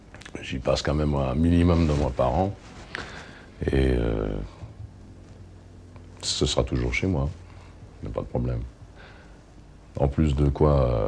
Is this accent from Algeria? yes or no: no; United States; je suis américain à 100%, j'ai toujours chanté en anglais